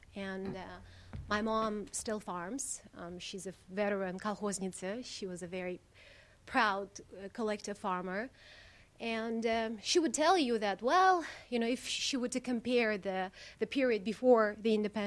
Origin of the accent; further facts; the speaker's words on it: Tashkent Region, Uzbekistan; I grew up in one of those collective farms. I come from Bostanluk district of Tashkent region, which borders with Kazakhstan.